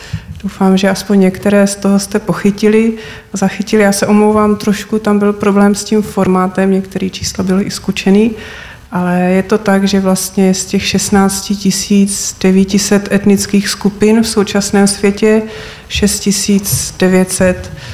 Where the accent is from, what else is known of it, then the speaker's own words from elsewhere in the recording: Teplice, Ústí nad Labem Region, Czechia; also born or lived in Ostrava; jak už bylo řečeno, a pocházím původně z Teplic v Čechách, ale potom jsem studovala v Ostravě